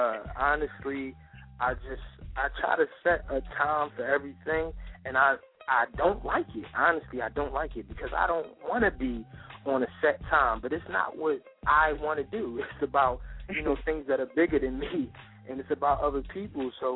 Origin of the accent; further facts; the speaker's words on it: Philadelphia, Pennsylvania, United States; I'm born and raised in Philly. I don't think I could be anywhere else right about now.